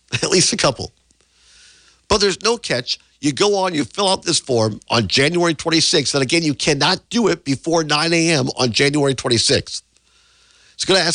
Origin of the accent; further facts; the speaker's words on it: Richland Center, Wisconsin, United States; You can't find a better example than my hometown radio station, WRCO, WRCE in Richland Center, where I started, where I worked for 17 years